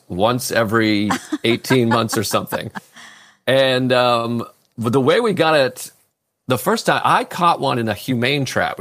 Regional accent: Whitman, Massachusetts, United States; I grew up in Whitman, Massachusetts, which is about 40 minutes south of Boston

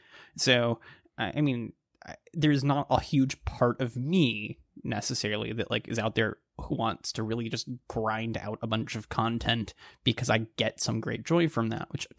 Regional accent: Dallas, Texas, United States; I grew up in the Dallas area and could not have cared any less about the Texas Rangers

